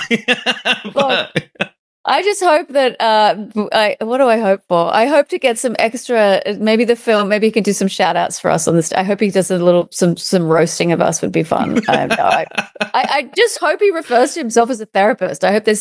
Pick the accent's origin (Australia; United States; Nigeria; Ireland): Australia; So I think being an Australian, we have great respect for the ocean